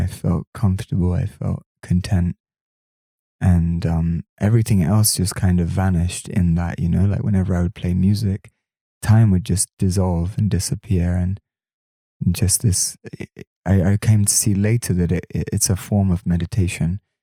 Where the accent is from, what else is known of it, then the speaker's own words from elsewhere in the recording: England, United Kingdom; I grew up in the countryside of England, really beautiful nature and very beautiful upbringing